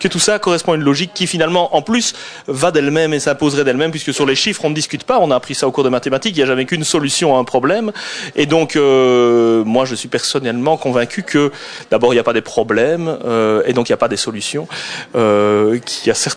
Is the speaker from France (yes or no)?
no; Liège, Wallonia, Belgium; j'ai grandi à Liège quand j'étais petit